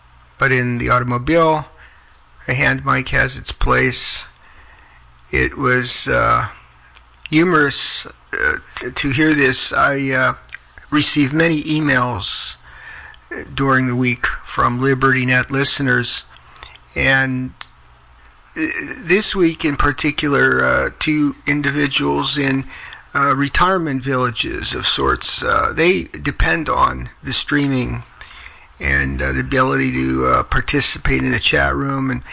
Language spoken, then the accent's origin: English; Johnstown, Pennsylvania, United States; That's my home state. I came from near Pittsburgh, city of Johnstown.